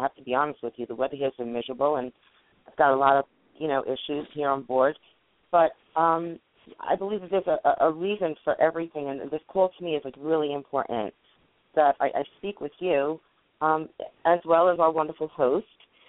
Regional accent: New York, United States; I'm from Long Island.

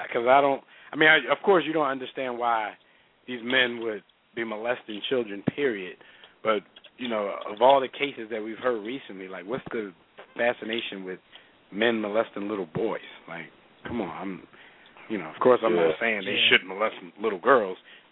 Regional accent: Philadelphia, Pennsylvania, United States; We're all from Philly.

